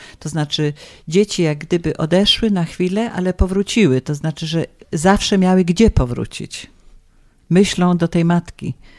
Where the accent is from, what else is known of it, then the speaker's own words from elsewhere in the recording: Poznań, Greater Poland Voivodeship, Poland; jestem bardzo dumna z tego, że jestem z Poznania